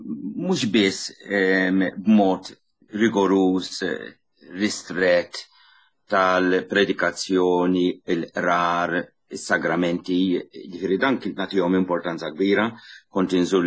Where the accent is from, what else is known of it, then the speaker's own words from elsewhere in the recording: Gozo, Malta; Ġifieri diġà hemm is-sakrifiċċju li rrid nitlaq minn pajjiżi. Issa biex nitlaq minn pajjiżi u niġi Malta, it makes no sense minn pajjiżi fis-sens minn Għawdex.